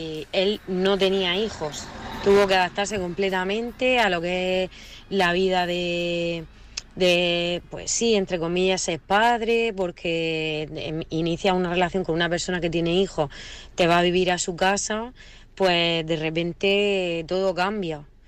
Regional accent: Murcia, Region of Murcia, Spain; de Murcia

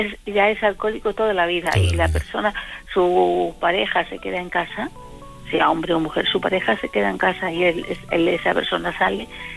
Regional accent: Ávila, Castile and León, Spain; now in Barcelona, Spain; vivo en Barcelona, pero ya te dije el otro día que soy de Ávila.

